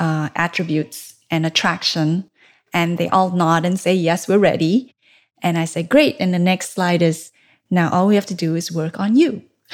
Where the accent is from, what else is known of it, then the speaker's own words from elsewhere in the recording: Malaysia; Because I grew up in Malaysia, I have a lot of connections there from my high school days.